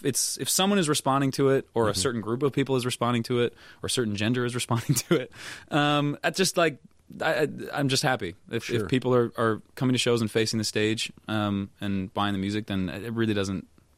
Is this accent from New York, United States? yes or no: no; Virginia, United States; it's a park right by where I grew up in Northern Virginia called Great Falls Park.